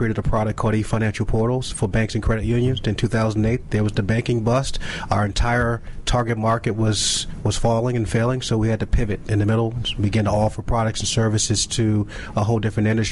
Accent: Washington, District of Columbia, United States; Born and raised in Washington, D.C.

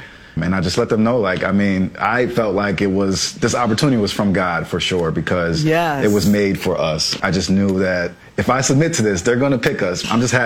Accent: East Coast, United States; We're both from the East Coast, but we live on the West Coast.

